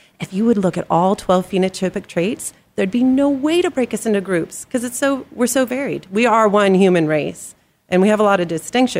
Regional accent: Alaska, United States; And I was raised in Alaska. And so my image of the lower 48 was this beautiful, diverse, because of the Olympics.

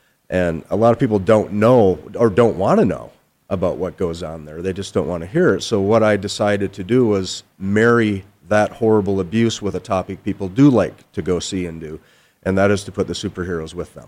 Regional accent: Michigan, United States; I'm just a guy from Michigan. I'm a nerd.

